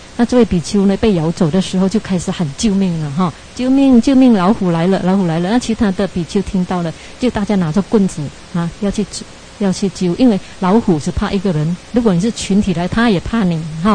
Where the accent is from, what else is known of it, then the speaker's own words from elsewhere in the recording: China; 我们中国人呢、啊，跟西方人呢、啊，最犯上的一个毛病就是精进力太强